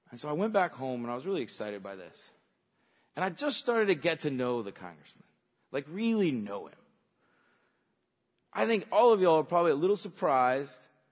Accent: Atlanta, Georgia, United States; I grew up in Atlanta. I grew up in the heart of the civil rights movement. My mother was from Atlanta. My grandmother was from Atlanta.

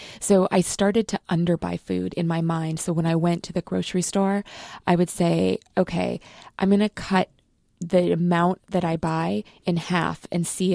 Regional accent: Minnesota, United States; I grew up in Minnesota, and I didn't always have the best family food culture.

